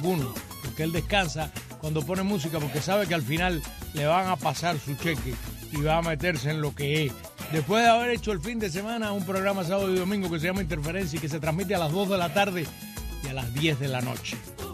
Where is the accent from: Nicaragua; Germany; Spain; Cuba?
Cuba; nosotros somos, y estoy completamente seguro, mucho más cubano que tú.